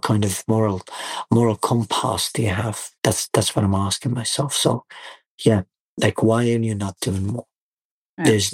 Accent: Gaza Strip, Palestine; I'm someone from Gaza and I know what Gaza is like.

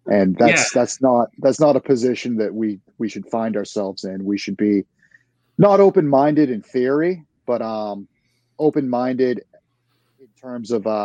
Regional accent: New England, United States; Sure. I grew up in New England. I joined the Navy when I was 22, spent 9 years in there

